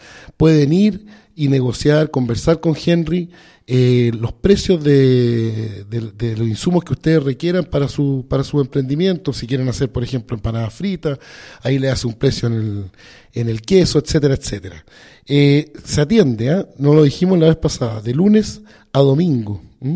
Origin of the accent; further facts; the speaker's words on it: Temuco, Araucanía, Chile; also born or lived in Villarrica; yo soy del sur, soy de Villarrica, pero en mi infancia más consciente la vivía en Temuco